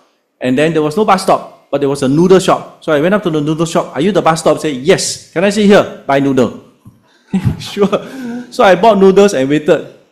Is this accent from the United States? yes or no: no; Singapore; I said, yeah, I told you I'm from Singapore already.